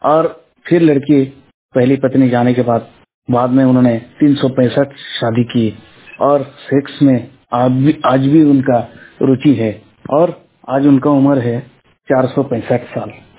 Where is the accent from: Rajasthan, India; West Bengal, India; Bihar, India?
West Bengal, India; और मैं वेस्ट बंगाल का रहने वाला हूँ।